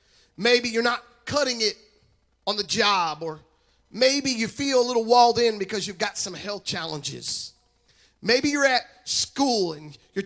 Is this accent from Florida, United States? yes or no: yes; Tampa, Florida, United States; I grew up in Tampa, Florida, y'all, so I'm also a Tampa Bay Buccaneer fan.